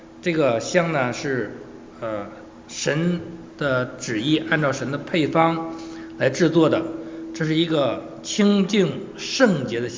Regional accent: China; 麝香我们中国人都知道是吧

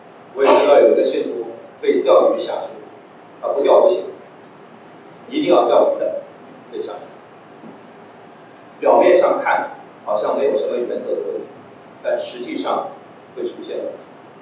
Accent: China; 人情对于我们中国人来说是很重视的一件事情

